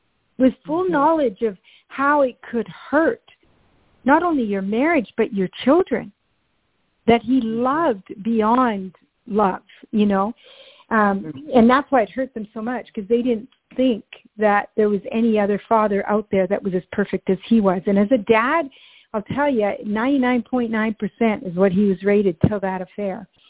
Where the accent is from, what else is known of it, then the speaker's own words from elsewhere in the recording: Canada; Of course, being Canadian, that's very attractive because Christmas time around here is cold and wet.